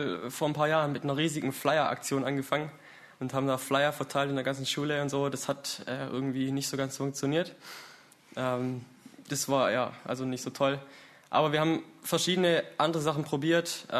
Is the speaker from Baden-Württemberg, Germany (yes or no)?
yes; Herrenberg, Baden-Württemberg, Germany; Also ich komme aus Herrenberg. Das ist die S1 einfach voll durch. Ich bin auf dem Gymnasium, bin 13. Klasse, mache also bald Abi.